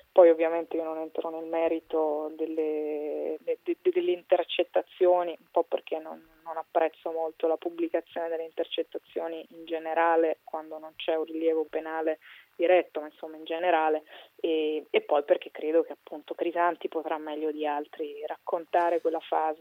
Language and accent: Italian; Umbria, Italy; io sono umbra